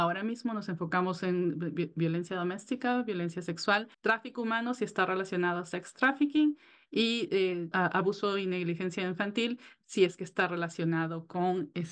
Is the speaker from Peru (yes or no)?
yes; Peru; now in Virginia, United States; vivo en Virginia. Soy peruana